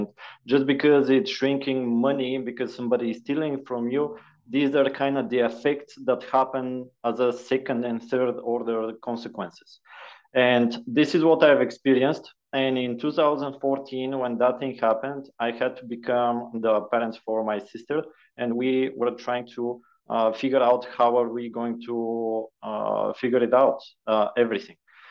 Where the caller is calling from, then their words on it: Sofia, Sofia City, Bulgaria; I'm coming from Bulgaria, Sofia, Bulgaria, the capital. And joining live with Ireland right now.